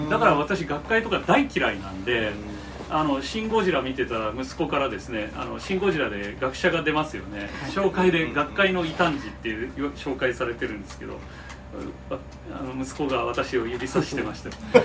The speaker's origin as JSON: {"language": "Japanese", "town": "Matsue", "region": "Shimane", "country": "Japan", "tie": "born there", "said": "私自身は松江市で生まれましたけど、私の両親は安来の出身です。"}